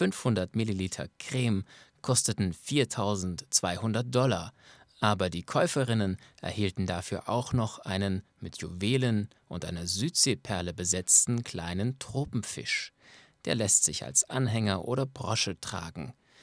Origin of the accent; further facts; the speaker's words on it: Naples, Campania, Italy; moved away as an adult; now in Australia; Ich stamme aus Neapel und bin vor 30 Jahren mit meiner Familie nach Australien ausgewandert.